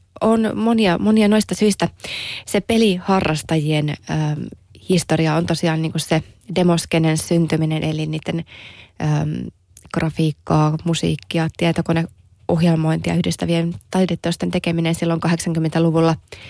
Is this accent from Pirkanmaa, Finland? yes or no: no; Toivala, North Savo, Finland; niin kuin itsekin olen kasvanut Pohjois-Savossa pikkukylässä Toivalassa